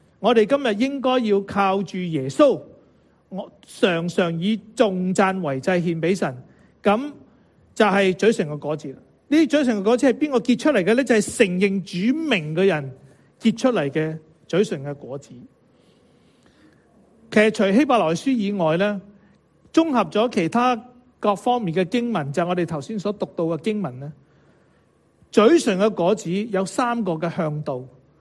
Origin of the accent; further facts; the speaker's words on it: China; 俾我哋中国人咧有两个嘅新年啊。